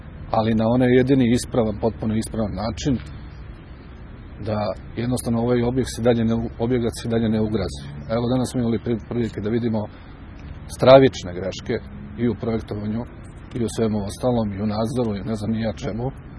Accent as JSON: {"language": "Serbian", "town": "Kragujevac", "region": "Šumadija", "country": "Serbia", "said": "Jako mi je važno kao Kragujevčanin, čije deca treba da žive u ovom gradu"}